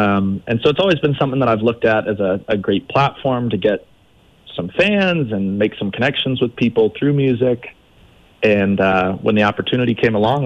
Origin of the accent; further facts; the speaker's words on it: Park City, Utah, United States; So I grew up in Park City. We moved here when I was three.